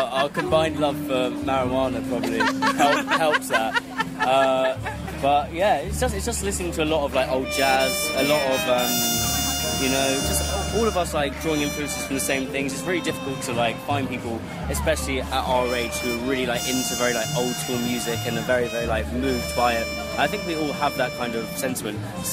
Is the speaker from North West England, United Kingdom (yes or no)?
no; London, United Kingdom; I grew up in South London.